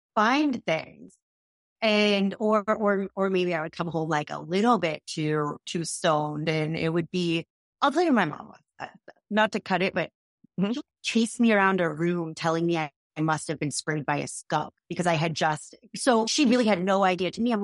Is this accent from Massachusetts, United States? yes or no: yes; Massachusetts, United States; I grew up in Massachusetts.